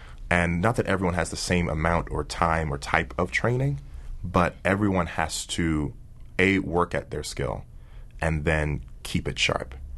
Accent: Snellville, Georgia, United States; I'm from Snellville, Georgia. We have two

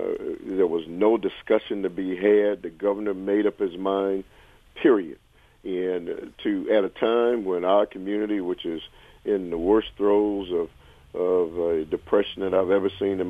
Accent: Milwaukee, Wisconsin, United States; but I'm from Milwaukee. I've been here my entire life.

